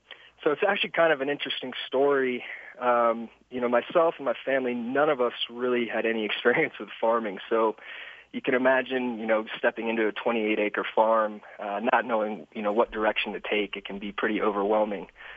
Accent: Florida, United States; so I grew up in Florida, and I was a big surfer

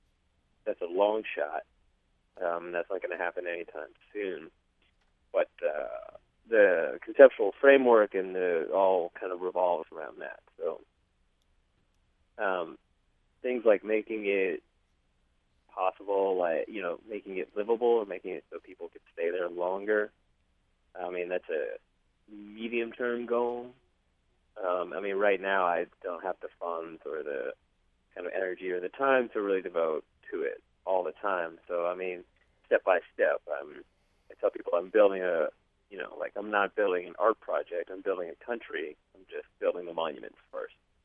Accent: Los Angeles, California, United States; moved away as an adult; now in New York City, United States; from Los Angeles originally. I grew up on the West Side near the beach, and I went to school at NYU, and I moved to New York City when I was 18.

